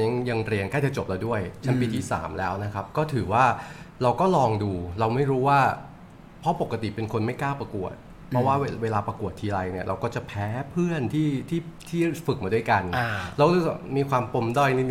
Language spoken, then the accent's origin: Thai; Chiang Khong, Chiang Rai, Thailand; บ้านเกิดอยู่ที่อำเภอเชียงของจังหวัดเชียงรายครับ